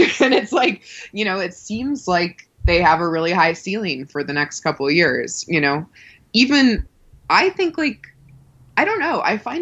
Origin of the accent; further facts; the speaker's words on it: Seattle, Washington, United States; I grew up in Seattle.